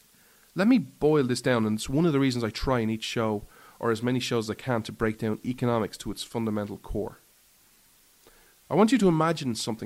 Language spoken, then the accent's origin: English; Ireland; Oh, well, but you know, I'm Irish and the person who's telling me all these things is Irish.